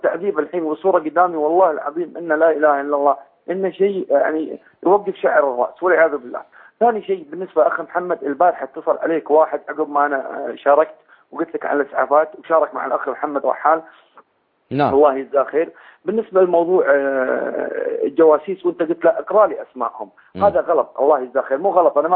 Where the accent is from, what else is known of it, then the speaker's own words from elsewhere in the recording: Saudi Arabia; عندنا في السعوديه زعوف ترى في منهم في الكويت